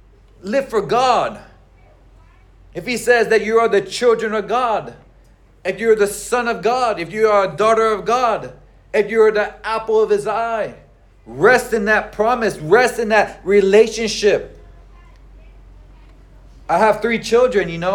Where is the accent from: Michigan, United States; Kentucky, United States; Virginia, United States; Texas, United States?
Texas, United States; now in San Diego, United States; Because I'm from Texas and I'm going to go to all these different other states.